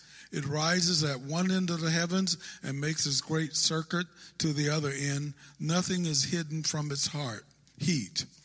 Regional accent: California, United States; I'm from Northern California, and we have some of the beautiful qualities of creation, but we don't have the snow

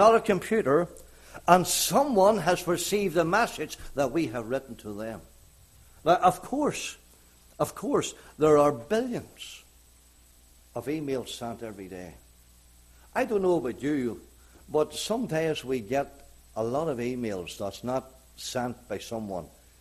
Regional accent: Northern Ireland, United Kingdom; I remember as a young lad growing up in County Armagh, Northern Ireland, in our village

